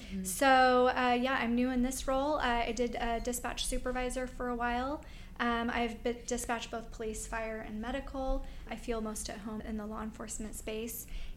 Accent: Alaska, United States; I actually was born and raised in Alaska

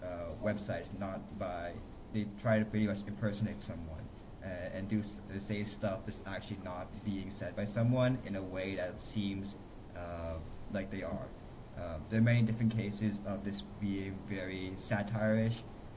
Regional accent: Lexington, Massachusetts, United States; now in Madison, United States; I'm originally from Lexington, Massachusetts, which is a suburb of Boston. I have started going to school here in Wisconsin, in Madison area.

